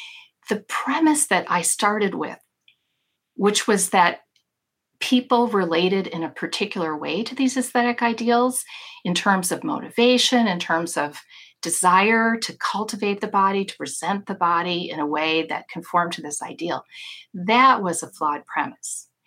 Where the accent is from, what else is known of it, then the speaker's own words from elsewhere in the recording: United States; which as an American, you know, college student was for me deeply unfamiliar and uncomfortable